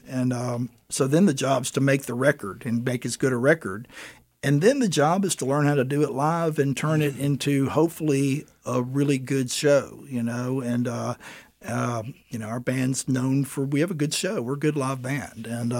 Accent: Athens, Georgia, United States; now in Portland, United States; And I moved to Portland from Athens, Georgia.

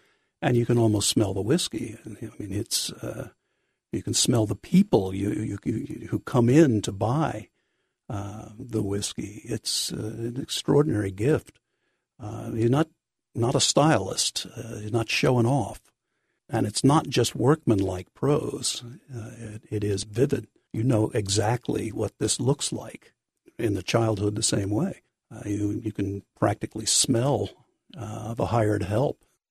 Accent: New Jersey, United States; As I say, I'm from New Jersey. I tend to be probably more blunt than I should be most of the time.

